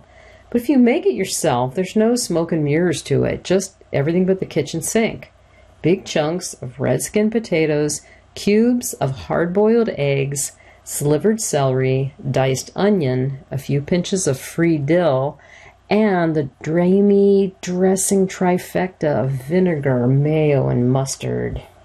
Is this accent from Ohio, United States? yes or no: yes; Dayton, Ohio, United States; That's from Irma Bombecht from my hometown, Dayton, Ohio.